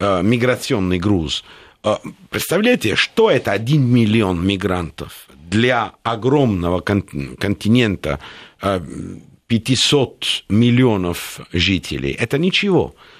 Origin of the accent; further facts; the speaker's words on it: Naples, Campania, Italy; Russian is a second language; Я сам из Неаполя, поэтому...